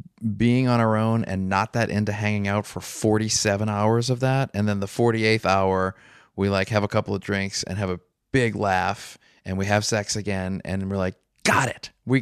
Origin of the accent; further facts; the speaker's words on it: New Orleans, Louisiana, United States; And I'm from New Orleans and this weird thing happened when Katrina happened like 10 years ago.